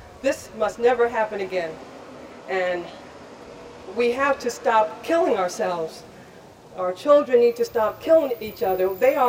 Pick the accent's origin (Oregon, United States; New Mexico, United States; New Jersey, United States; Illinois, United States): New Jersey, United States; Orange; also born or lived in Montclair; I'm not a Newark resident. I was raised in Orange and Montclair.